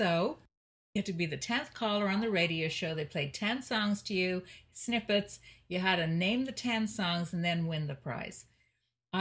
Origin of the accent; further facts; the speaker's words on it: Ireland; And I'm from a culture, being Irish.